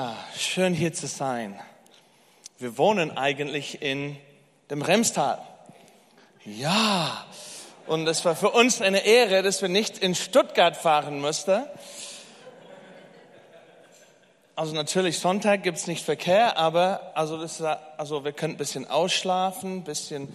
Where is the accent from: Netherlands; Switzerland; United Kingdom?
United Kingdom; England; German is a second language; also born or lived in United States; now in Germany; Also ich komme ursprünglich aus England.